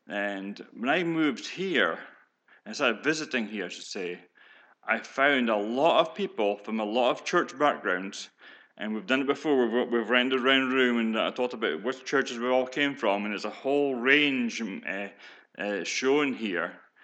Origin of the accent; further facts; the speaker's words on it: Scotland, United Kingdom; now in United States; Yes, I did say I'm a Scotsman, but we are in America. And I'm now a nationalized American back in 2015.